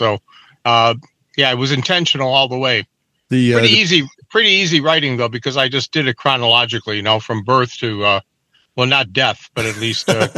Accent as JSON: {"language": "English", "town": "Chicago", "region": "Illinois", "country": "United States", "tie": "born or raised there", "said": "Yeah, we're a typical Northwest Side Polish-German family. Grew up, around Portage Park, actually right across the street from Chopin Park."}